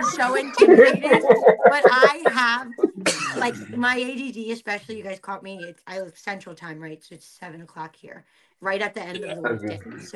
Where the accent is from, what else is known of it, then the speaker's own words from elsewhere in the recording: Philippines; the Philippines, we were colonized by the Spanish, but then have a lot of American influence because we are an American territory, right?